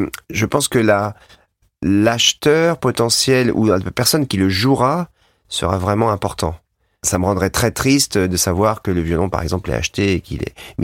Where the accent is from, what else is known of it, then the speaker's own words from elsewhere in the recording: Auvergne-Rhône-Alpes, France; alors on vient tous les deux de la Savoie